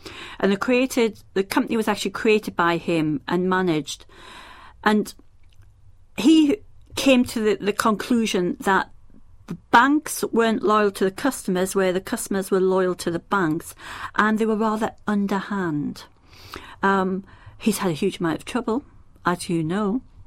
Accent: North East England, United Kingdom; accent: northeast English; as you know by my accent, I'm from the northeast of England.

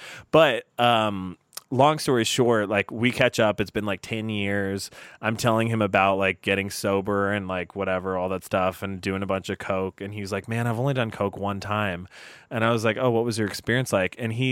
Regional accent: Indonesia; He's from North Carolina, but we grew up in Indonesia. Together, his parents were also missionaries

